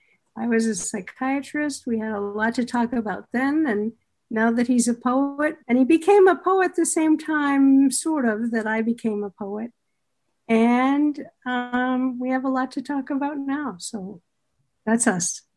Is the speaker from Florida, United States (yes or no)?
no; Boston, Massachusetts, United States; I grew up in Boston, right outside Boston, but like a half a mile from Boston. And so Boston and Cambridge were really part of my life growing up.